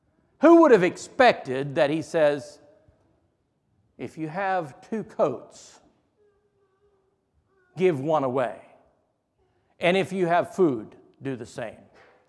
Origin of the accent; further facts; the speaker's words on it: Delaware, United States; I grew up, I was born in Delaware in the 60s, let me just say it that way, and into an Amish home.